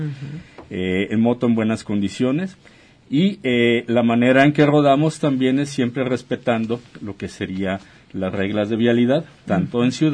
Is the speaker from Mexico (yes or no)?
yes; Mexico; los que traemos es la bandera de México, porque pertenecemos, somos mexicanos